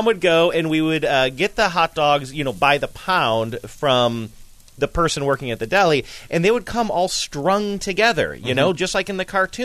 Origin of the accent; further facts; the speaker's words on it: Ohio, United States; I grew up in the Midwest, and so when we bought hot dogs in Ohio, we would go to the grocery store